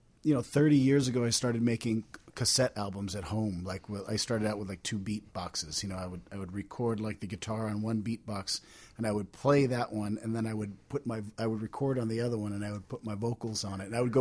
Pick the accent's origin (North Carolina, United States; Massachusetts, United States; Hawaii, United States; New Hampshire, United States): Hawaii, United States; Honolulu; also born or lived in Austin; now in Chicago, United States; growing up in Honolulu and then, I, you know, living in Austin